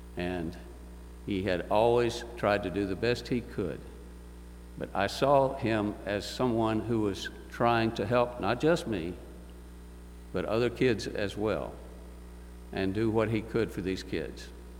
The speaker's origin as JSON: {"language": "English", "town": "Middlesboro", "region": "Kentucky", "country": "United States", "tie": "born or raised there", "said": "I was 12 years old and I was growing up in Middlesboro, Kentucky."}